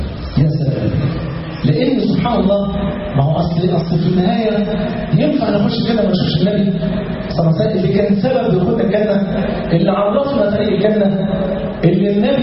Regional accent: Egypt; عندنا في مصر مثلا راح تشتري نص كيلو جبنة اسطنبولي

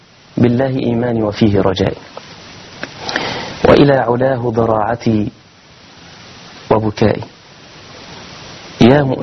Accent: Mansoura, Dakahlia, Egypt; now in 10th of Ramadan City, Egypt; أنا من المنصورة لكني أسكن في العاشر من رمضان

